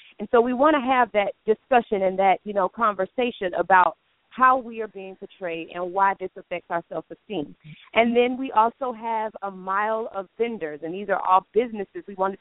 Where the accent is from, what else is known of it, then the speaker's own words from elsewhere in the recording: Florida, United States; also born or lived in Atlanta; now in Chicago, United States; I'm originally from Florida, so this is definitely new for us. So we moved, my family, my husband and my children and myself, we moved from Atlanta.